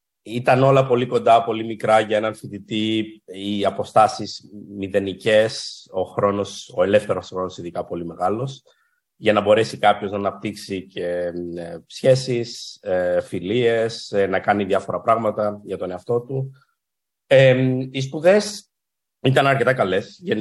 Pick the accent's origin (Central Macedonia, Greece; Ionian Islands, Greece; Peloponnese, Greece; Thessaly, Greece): Central Macedonia, Greece; Thessaloniki; Γεννήθηκα και μεγάλωσα στη Θεσσαλονίκη, στην περιοχή της Καλαμαριάς. Εκεί γεννήθηκα, εκεί πήγα σχολείο, εκεί μεγάλωσα και στα 18 μου, λοιπόν, πέρασα στην Ξάνθη